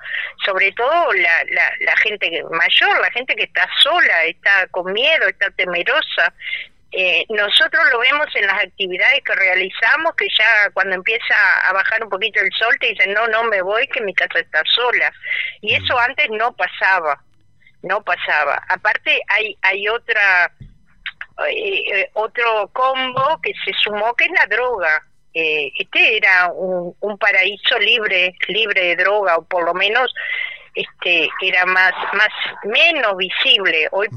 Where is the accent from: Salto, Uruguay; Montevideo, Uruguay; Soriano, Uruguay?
Montevideo, Uruguay; now in Barra del Chuy, Uruguay; Nosotros venimos de Montevideo, hace 17 años que vivimos en Barra